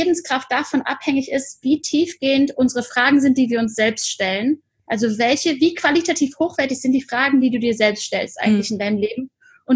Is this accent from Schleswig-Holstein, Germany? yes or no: no; Cologne, North Rhine-Westphalia, Germany; Bin gebürtige Kölnerin